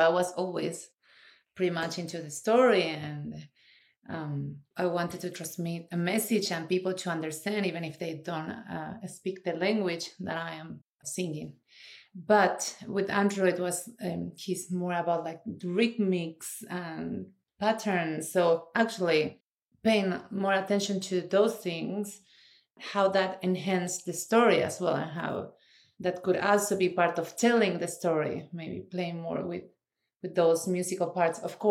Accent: Argentina; So I told them I am a mezzo-soprano from Argentina. I am just on a holiday.

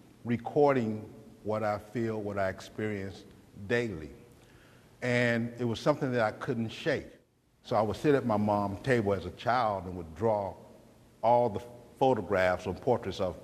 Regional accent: United States; I'm an American artist.

